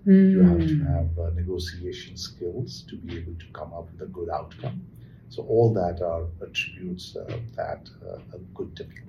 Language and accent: English; India; We, as Indian diplomats, were targets there of certain terrorist groups.